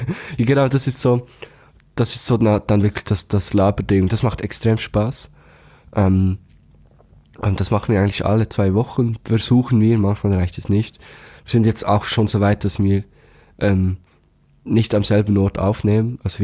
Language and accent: German; Thun, Bern, Switzerland; eine alternative Rockband aus meiner Heimatstadt, aus Thun.